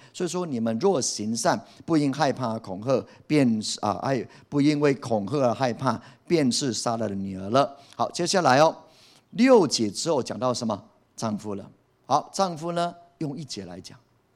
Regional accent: Taiwan; 用我们台湾话就难逃给了

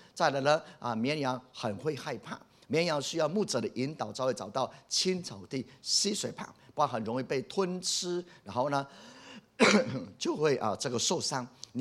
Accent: Taiwan; 弟兄姐妹，我们台湾人很穷啊，为什么很穷呢？

